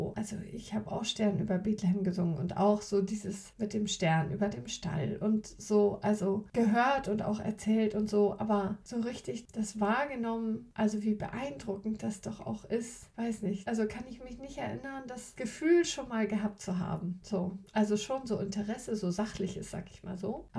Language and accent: German; Mecklenburg-Vorpommern, Germany; wir wohnen ja auf dem Dorf. Und ich bin ja auch auf dem Dorf groß geworden.